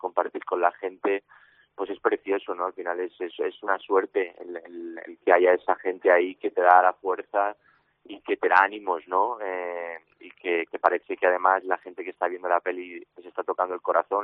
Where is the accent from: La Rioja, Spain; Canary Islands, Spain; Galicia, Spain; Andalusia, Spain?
Galicia, Spain; A Coruña; Bueno, a mí me gusta todo, ¿no? O sea, es mi tierra, va en mi sangre.